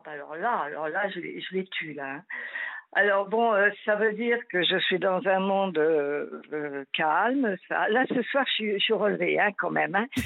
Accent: Brittany, France

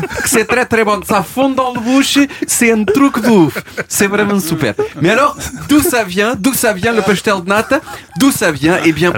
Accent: Portugal; now in France; je suis portugais.

